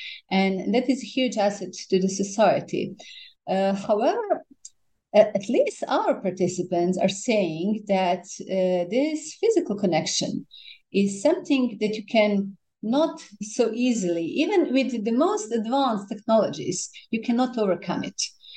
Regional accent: Dubrovnik, Dubrovnik-Neretva County, Croatia; English is a second language; When I finished my studies, I came back to my hometown. Dubrovnik is my hometown

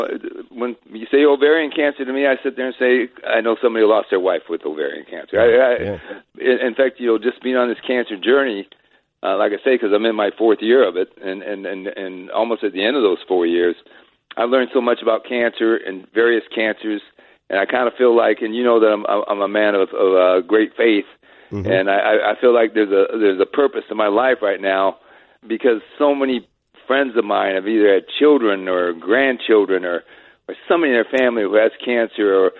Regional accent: Los Angeles, California, United States; people would tell you who knew me way back in Los Angeles, when I grew up in the South Bay beaches of Los Angeles, in that area

